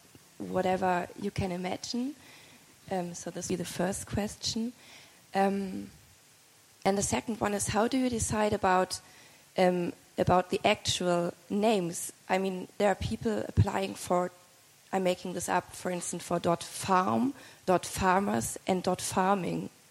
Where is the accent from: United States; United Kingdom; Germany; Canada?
Germany; I'm from Germany.